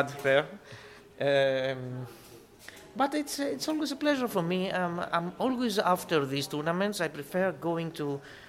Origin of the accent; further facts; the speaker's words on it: Greece; English is a second language; I come from Greece.